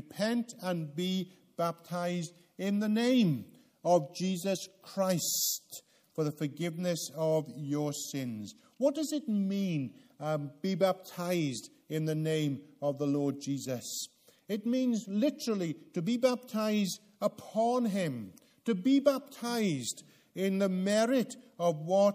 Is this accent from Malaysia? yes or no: no; United Kingdom; Now, being British, we're too polite to interrupt a sermon.